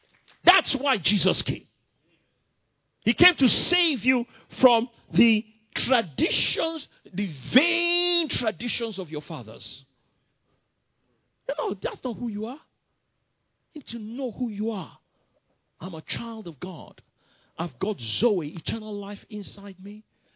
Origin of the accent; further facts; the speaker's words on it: Abeokuta, Ogun, Nigeria; I'm black and I come from Nigeria and I come from Abeokuta and my forefathers were idol worshippers.